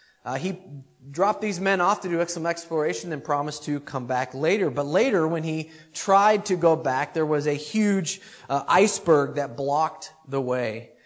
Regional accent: United States; accent: American; I'm sorry I'm not Andrew, but I don't have the accent. I have my own American accent, and I hope you can hear clearly through that.

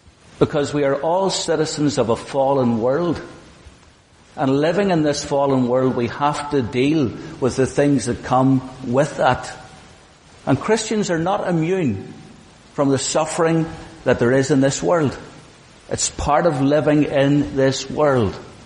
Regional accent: Lisburn, Northern Ireland, United Kingdom; I'm from Lisburn. Went to Lisnagarvey School. Was an absolute disaster at school.

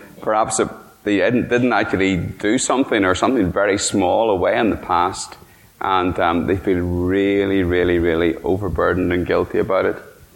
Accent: Northern Ireland, United Kingdom; When I was growing up in Tyrone, there was an expression on the TV

